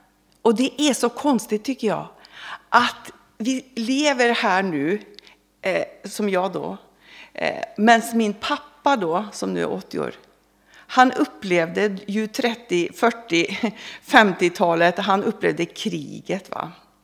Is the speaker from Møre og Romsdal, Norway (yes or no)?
yes; Kristiansund, Møre og Romsdal, Norway; min ort, där jag kommer ifrån, Kristiansund, som ligger i mitt Norge